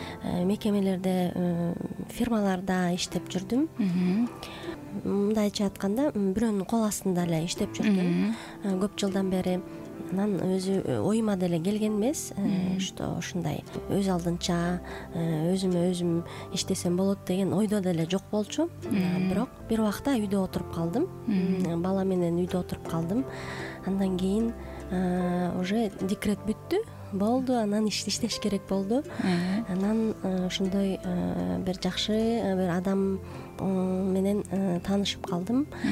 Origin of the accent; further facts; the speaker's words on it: Bishkek, Kyrgyzstan; also born or lived in Naryn; ушундай орусча ат коюлган, мамам койгон атымды. Өзүм Нарындан болом. А так Бишкекте эле чоңоюп өсүп, Бишкектен бүтүрүп мектепти, университетти Бишкекте өзүм турам.